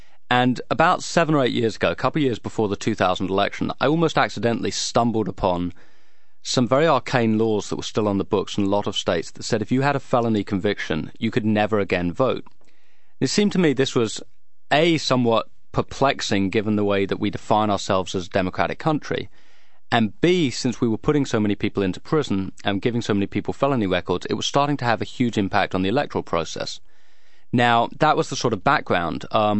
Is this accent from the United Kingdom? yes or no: yes; England, United Kingdom; moved away; The first car I ever bought, I came over from England with a couple of friends, we bought this beat-up old Ford LTD, and we spent 10 weeks driving around America.